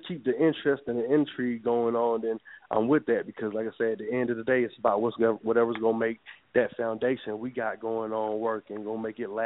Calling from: Atlanta, Georgia, United States; I'm calling in from Atlanta, Georgia. You know what I'm saying?

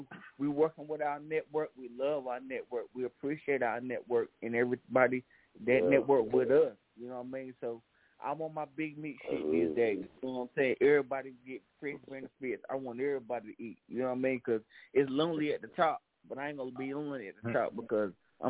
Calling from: North Carolina, United States; Oh, man, I'm calling in from City Grove, Turkey Trap Road, North Carolina, Brother County, in a building.

